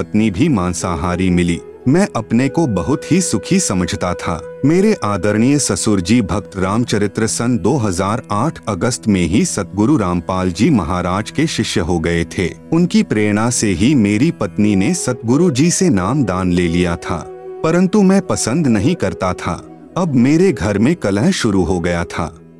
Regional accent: Mirchiya, Madhesh Province, Nepal; गांव विकास समिति मिर्चिया ward number 3 थाना चौक जिला सिरहा अंचल जनकपुर नेपाल का निवासी हूं।

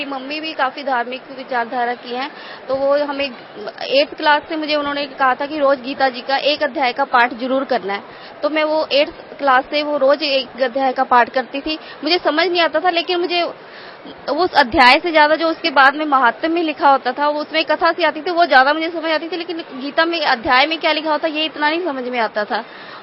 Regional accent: Ludhiana, Punjab, India; मैं लुधियाना पंजाब से हूँ।

